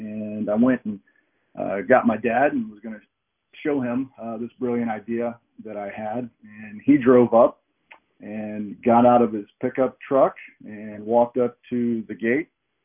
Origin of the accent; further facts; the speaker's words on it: Texas, United States; I was raised in South Texas. My dad was a rancher and a farmer